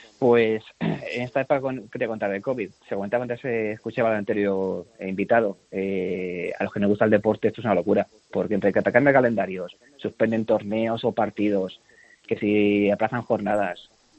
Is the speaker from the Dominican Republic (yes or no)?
no; Madrid, Community of Madrid, Spain; yo soy madrileño, he vivido toda la vida al lado del Calderón